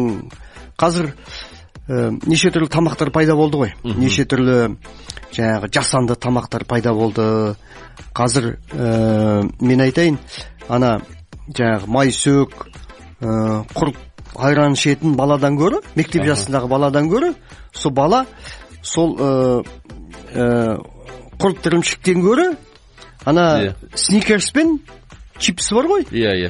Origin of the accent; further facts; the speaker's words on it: East Kazakhstan Region, Kazakhstan; Ешкі көбісі де таулы аймақта. Мысалы мына Өскемен, Семей, менің туған жерім. Сонда бізде ешкі көп өседі, ешкінің етін пайдаланады.